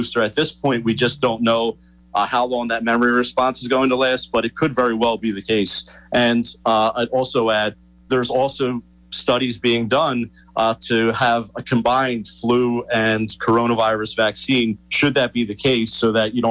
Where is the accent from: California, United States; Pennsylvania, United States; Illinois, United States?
Pennsylvania, United States; Philadelphia; I'm in the Washington area, so that's a touchy subject. I'm from Philadelphia, so I'm a Phillies guy.